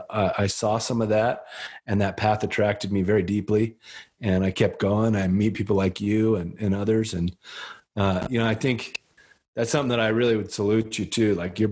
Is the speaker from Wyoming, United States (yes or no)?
yes; Wyoming, United States; I grew up in Wyoming, grew up with more of the typecast